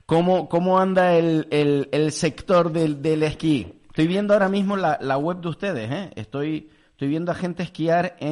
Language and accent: Spanish; Canary Islands, Spain; accent: Canarian; tú me oyes mi acento canario, inconfundible